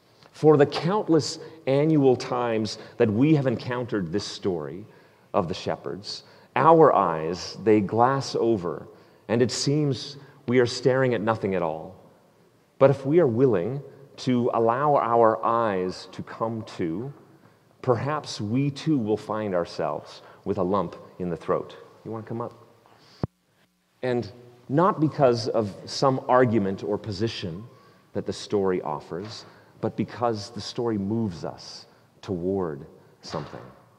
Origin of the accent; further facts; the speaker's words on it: Canada; And as a kid growing up in Canada, nothing was more fun at recess than a freshly piled snow plowed pile of snow.